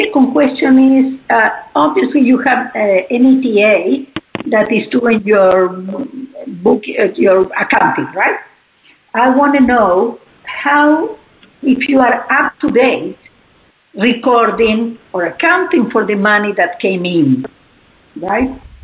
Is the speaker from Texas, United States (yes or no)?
yes; Houston, Texas, United States; I'm from Houston.